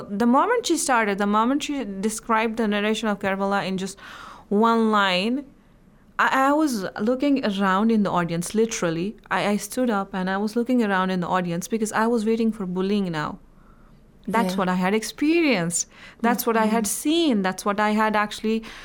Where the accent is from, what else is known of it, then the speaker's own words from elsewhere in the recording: India; since I come from India